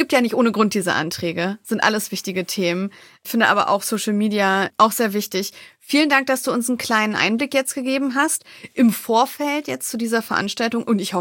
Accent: Wolfsburg, Lower Saxony, Germany; ich bin aus Wolfsburg, da passiert das so.

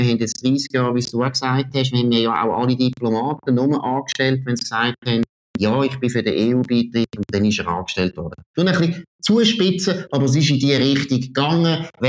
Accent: Switzerland; dass sind wir Schweizer natürlich anfangen.

